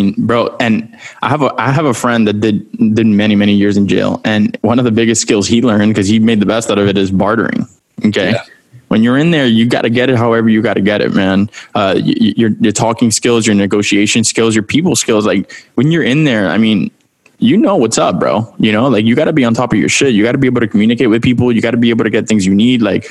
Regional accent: Miami, Florida, United States; Like I'm from Miami. There's a lot of issues we have in Miami, specifically with the youth

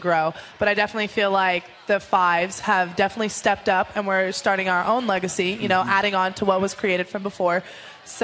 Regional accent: Las Vegas, Nevada, United States; So I'm born and raised in Las Vegas, right. And I've been in the desert all my life, and it's nice to get some water.

